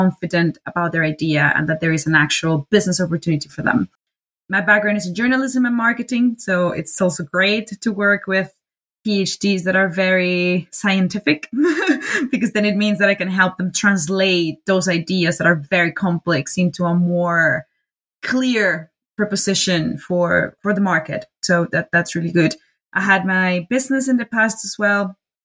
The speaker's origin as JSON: {"language": "English", "country": "Colombia", "moved": "yes", "lives_now": "Edinburgh, United Kingdom", "said": "I'm originally from Colombia. I've been in Edinburgh for almost a year. Well, no, more than a year now."}